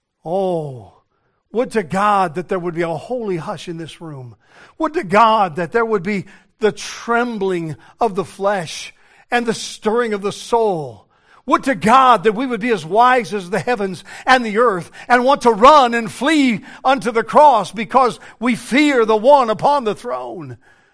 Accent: Denver, Colorado, United States; born there; When I was born in Denver, Colorado, on June the 1st, 1954

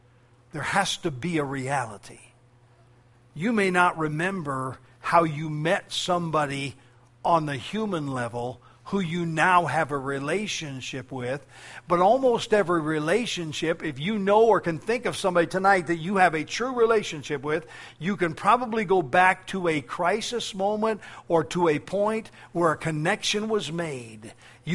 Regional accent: Colorado, United States; she was from Colorado, and I'm from Colorado

